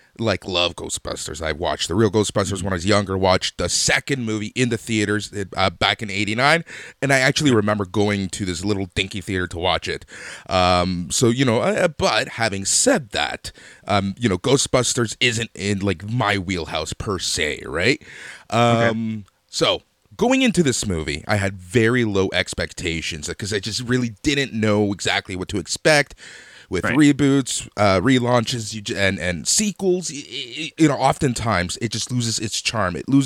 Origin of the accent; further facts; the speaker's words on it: California, United States; now in Toronto, Canada; I'm from Toronto. Come on. Originally from California. I live in Toronto.